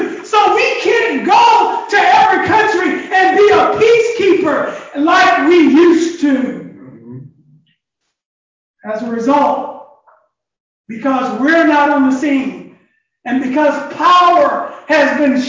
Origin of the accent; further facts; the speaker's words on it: United States; I don't want folks to say because I'm from the United States, they don't welcome me.